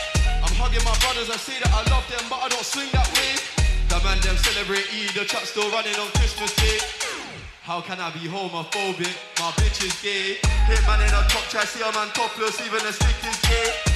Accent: London, United Kingdom; I come all the way from London for this shit, you know. I don't know if any of you guys are really too keen, too up to speed with the UK drill or the London music

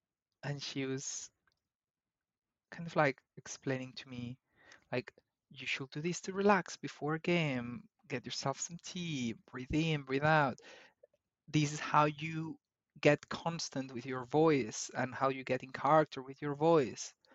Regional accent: Spain; moved away as an adult; Yeah. So yeah. I left Spain when I was about 21. I'm now older than that.

